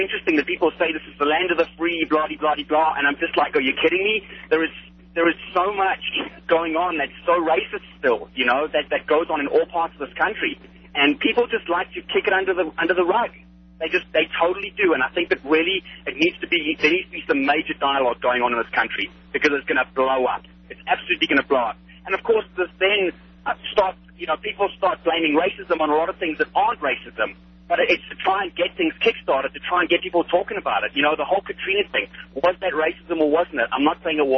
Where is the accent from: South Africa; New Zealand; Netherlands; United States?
South Africa; I don't know if you're going to be aware of my accent. I'm from South Africa.